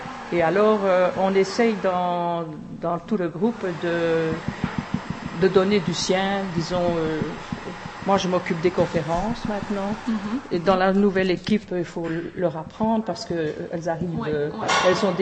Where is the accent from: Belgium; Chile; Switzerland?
Switzerland; now in France; Moi, je suis une fille d'ouvrière aussi, je suis suissesse